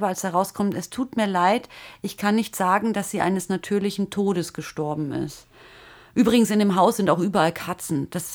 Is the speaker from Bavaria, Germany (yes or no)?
yes; Bavaria, Germany; weil wir sind ja aus Bayern.